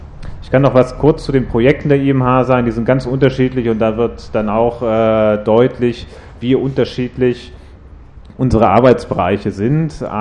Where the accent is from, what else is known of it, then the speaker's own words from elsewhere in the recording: Germany; Ich komme aus Deutschland, wo auch das Koordinationsbüro der IMH sitzt.